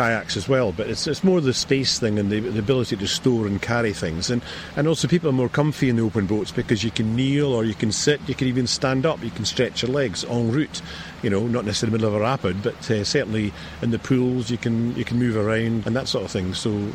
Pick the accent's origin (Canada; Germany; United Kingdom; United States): United Kingdom; Stonehaven, Scotland; Well, I was brought up in Stonehaven, and that's probably part of my background